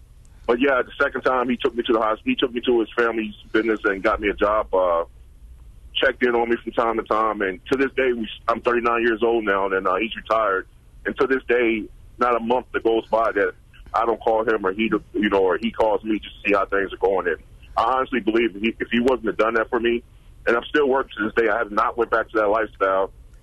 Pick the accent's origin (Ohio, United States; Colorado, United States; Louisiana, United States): Louisiana, United States; New Orleans; I was born and raised. I grew up in New Orleans in Louisiana.